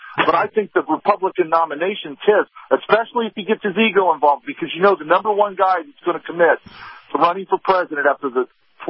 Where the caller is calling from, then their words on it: Lafayette, Indiana, United States; from Lafayette, Indiana.